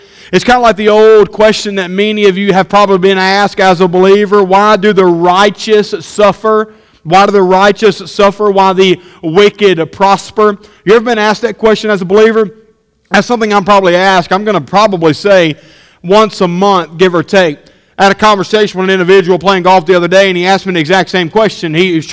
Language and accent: English; the South, United States; I was raised in the South.